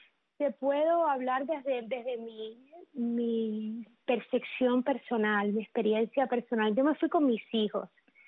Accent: Cuba

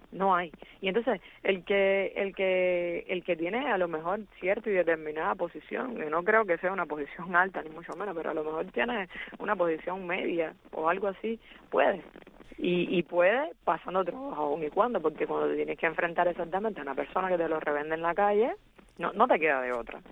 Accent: Cuba; que nuestro pueblo pudiera gozar de todas las cosas buenas que nos merecemos como cubanos

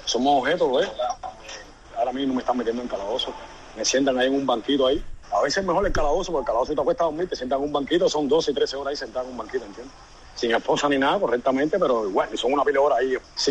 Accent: Havana, Cuba; born there; a mi vivienda, donde yo nací. Y a mi casa en La Habana Vieja, también en Parque Trinidad.

